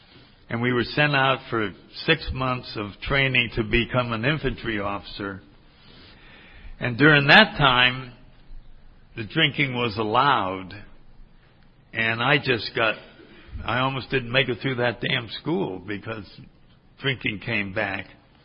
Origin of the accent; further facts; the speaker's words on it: Connecticut, United States; I grew up in Connecticut, and I saw pictures of palm trees.